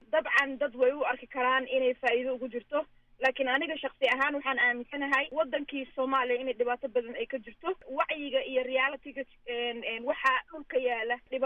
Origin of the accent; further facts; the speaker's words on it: Minnesota, United States; anigu reer Minnesota ayaan ahay